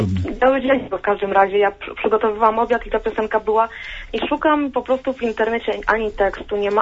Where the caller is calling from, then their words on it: central Poland, Poland; dzwonię z Centralnej Polski